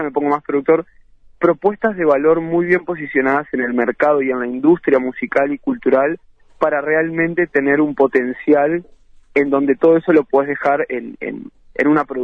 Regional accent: Ciudad de la Costa, Canelones, Uruguay; me siento canario y soy canario, soy de Ciudad de la Costa, uh-huh. Ahora estoy en Lago Mar.

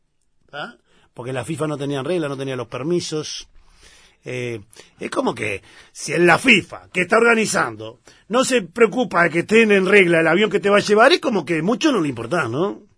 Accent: Uruguay; porque como uruguayo uno no puede querer a Australia nunca

